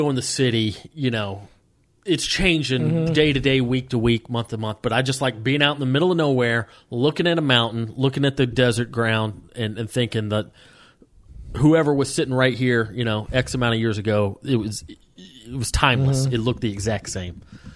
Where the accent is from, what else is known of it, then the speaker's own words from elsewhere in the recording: Georgia, United States; now in Southern California, United States; growing up in the South, we had a ton of mountains in North Georgia, but they were all covered with trees.